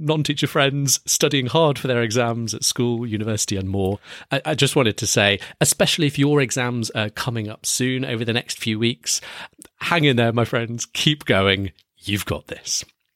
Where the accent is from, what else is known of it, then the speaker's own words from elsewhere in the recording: United Kingdom; my home country, Great Britain